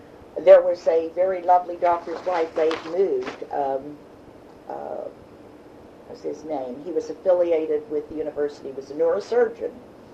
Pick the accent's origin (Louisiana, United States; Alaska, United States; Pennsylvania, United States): Pennsylvania, United States; Pittsburgh; Yes, well, I grew up in Oakland.